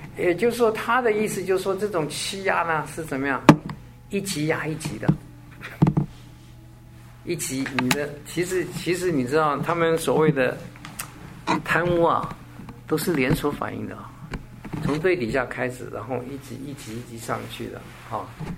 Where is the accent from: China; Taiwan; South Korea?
China; 有时候呢工作我们中国人喜欢单打独斗，都凭我自己的能力去做